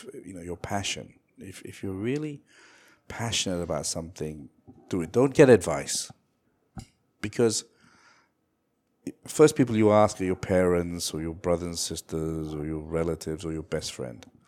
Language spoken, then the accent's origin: English; Malaysia; I'm just a Malaysian dude, right?